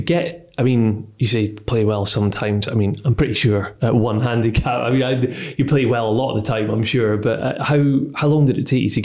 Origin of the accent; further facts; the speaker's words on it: Scotland, United Kingdom; now in London, United Kingdom; grew up and born and bred in Scotland, home golf and everything, but it wasn't really until I actually moved to London that I discovered it.